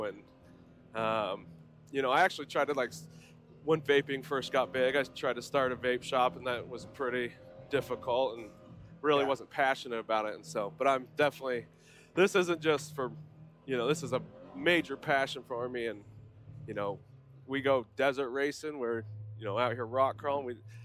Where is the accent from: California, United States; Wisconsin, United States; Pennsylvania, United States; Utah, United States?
Utah, United States; Salt Lake City; So I always grew up, you know, in the sand dunes. So I grew up in Salt Lake or whatever